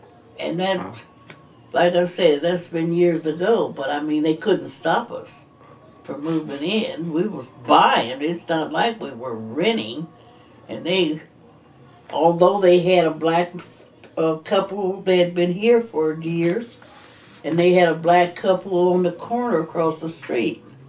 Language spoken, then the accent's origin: English; Indiana, United States; No, I was brought up in Indiana.